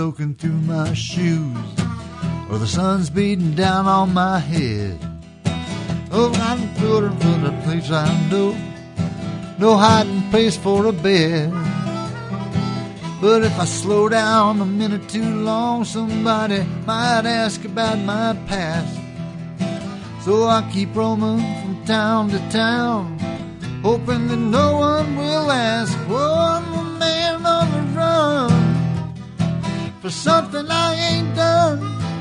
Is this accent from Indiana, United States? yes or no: yes; Universal, Indiana, United States; also born or lived in Clinton / Chicago; I was born in Clinton, and my family moved to Chicago for a short time. Mm-hmm. And when we came back, we came to Clinton. But my grandmother lived in Universal, so I lived out there from like age 5 to when I graduated high school.